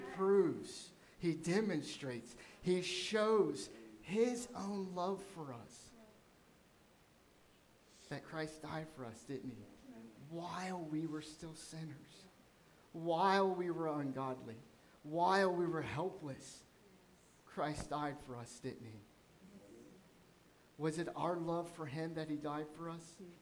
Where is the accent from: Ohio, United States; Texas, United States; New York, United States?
Ohio, United States; Columbus; I'm from Columbus, Ohio. I was like, what is this place?